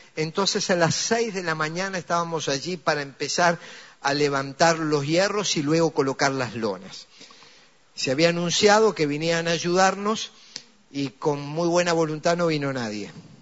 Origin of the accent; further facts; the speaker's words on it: Uruguay; born there; yo hablo español y me están entendiendo porque todos nacimos en Uruguay.